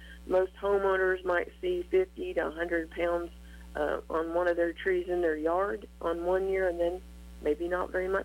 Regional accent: Oklahoma, United States; You know, here, you know, growing up in Oklahoma, a pecan, that is something that Grandma kept under her bed during those cold nights.

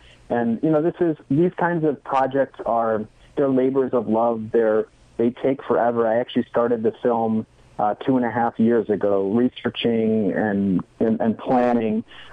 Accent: New York City, New York, United States; First of all, I'm a New Yorker, and so I'm really unfamiliar with the process.

